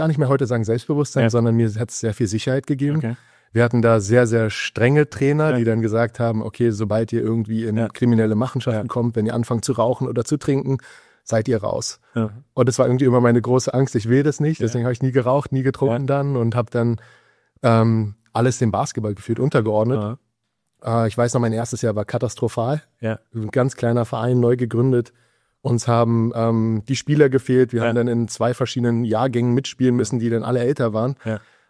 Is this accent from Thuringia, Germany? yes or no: no; Berlin, Germany; Ich bin gebürtig aus Berlin, in Berlin-Kreuzberg groß geworden, Brennpunktbezirk